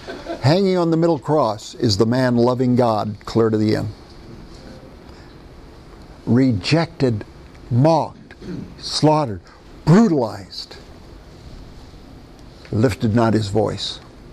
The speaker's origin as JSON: {"language": "English", "region": "the South", "country": "United States", "said": "I'm a man of my time. I'm a Southerner."}